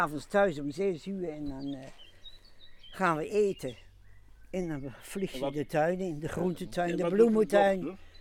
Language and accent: Dutch; Vaassen, Gelderland, Netherlands; Uit Vaassen.